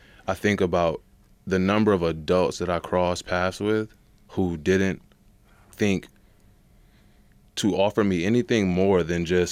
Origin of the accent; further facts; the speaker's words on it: Rochester, New York, United States; I did. I grew up in Rochester, graduated from Bishop Kearney.